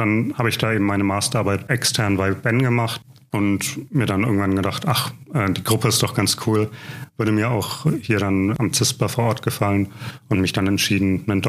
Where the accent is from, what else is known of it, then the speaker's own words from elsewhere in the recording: Erlangen, Bavaria, Germany; Ich komme ursprünglich aus Erlangen